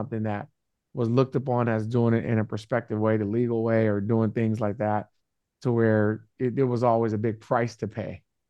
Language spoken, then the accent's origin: English; San Francisco, California, United States; we grew up in San Francisco where we were just all thinking about how much fun could we have.